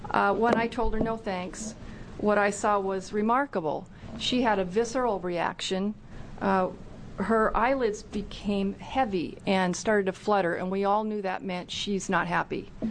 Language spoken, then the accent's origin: English; Portland, United States; I grew up in Portland, where I began teaching in about 1979.